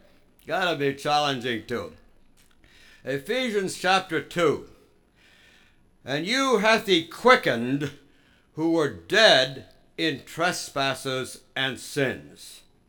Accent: New York City, New York, United States; born there; And you remember that I was born in New York City of people in the theater, theatrical people.

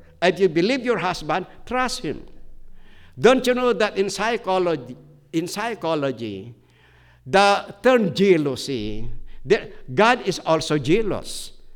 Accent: Philippines; I am a missionary from the Philippines. I came for deputation. I came not for myself. We have 30 missionaries suffering financially in the Philippines.

